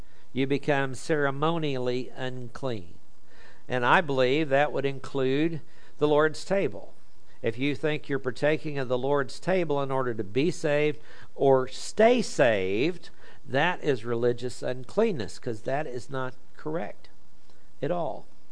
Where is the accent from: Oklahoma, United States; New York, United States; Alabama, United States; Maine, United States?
Oklahoma, United States; accent: Oklahoma; My Oklahoma accent won't let me distinguish between sex and sex.